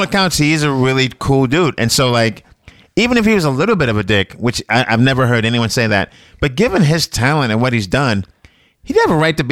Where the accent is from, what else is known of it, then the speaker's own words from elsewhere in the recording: New York, United States; as a New Yorker, that's just pissed me off.